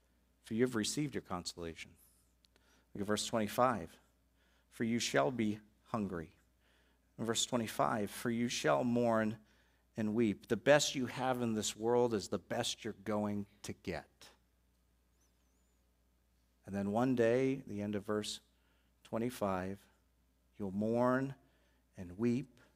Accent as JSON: {"language": "English", "region": "New England", "country": "United States", "said": "I'm from New England. We don't leap for joy, you know."}